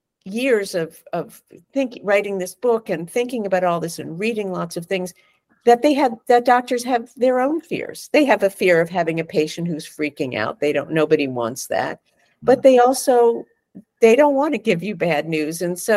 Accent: New York City, New York, United States; I mean, I'm a New Yorker. I was raised in New York. You have to have sharp elbows when you grow up here.

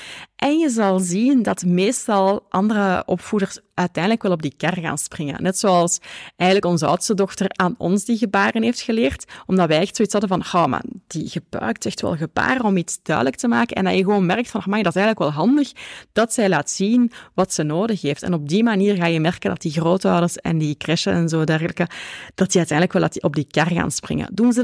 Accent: Flemish Brabant, Belgium; accent: Flemish Brabant; ik heb een Vlaams-Brabants accent.

